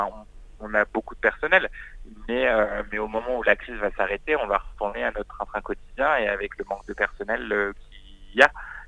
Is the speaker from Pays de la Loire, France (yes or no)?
no; Crépy-en-Valois, Hauts-de-France, France; moi je suis originaire de Crépy-en-Valois